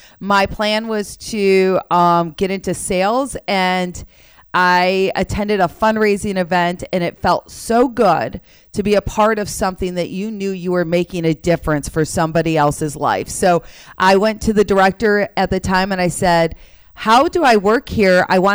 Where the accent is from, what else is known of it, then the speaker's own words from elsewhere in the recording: Harvard, Illinois, United States; I grew up on a farm.